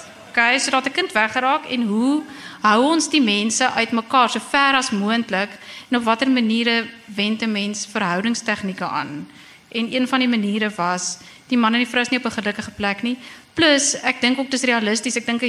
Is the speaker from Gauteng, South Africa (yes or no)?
no; Bloemfontein, Free State, South Africa; also born or lived in Stellenbosch; In die werklike lewe, soos wat Frans wat weet, het ek groot geword in Bloemfontein. Hoewel, nog voor Bloemfontein was daar nog ander goed ook. Eintlik is ek gebore, die eerste paar jaar van my lewe het ek in Zimbabwe woonstelle in La Colline in Stellenbosch geblei.